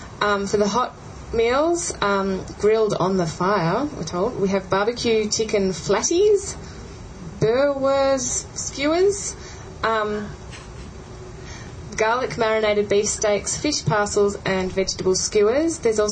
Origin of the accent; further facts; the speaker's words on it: Australia; So I'm Australian and also don't eat meat